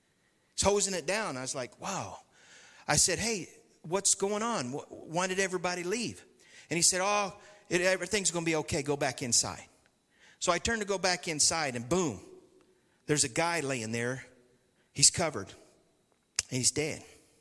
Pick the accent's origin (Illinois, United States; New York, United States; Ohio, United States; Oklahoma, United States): Oklahoma, United States; Moore; And so I grew up in Moore, Oklahoma. There was two addresses we had up there, and I graduated from Moore High School.